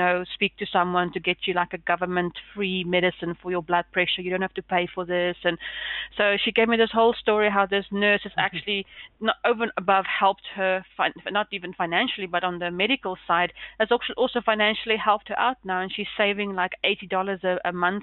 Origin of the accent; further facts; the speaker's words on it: South Africa; now in New Zealand; Myself, not being a Kiwi from South Africa, being here 6 months, I know the beauty what this country has.